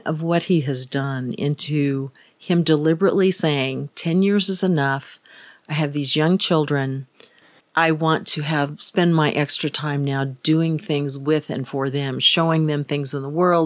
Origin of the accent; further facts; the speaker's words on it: Kansas, United States; now in Texas, United States; And I'm thinking, you know, I'm from Kansas originally. And in Texas, I still think of that when we go out and you think of the pioneers coming.